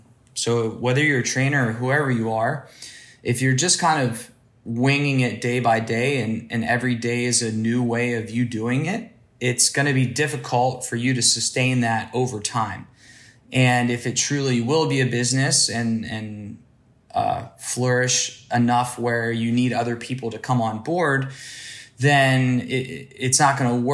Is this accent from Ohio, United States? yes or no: yes; Ohio, United States; born or raised there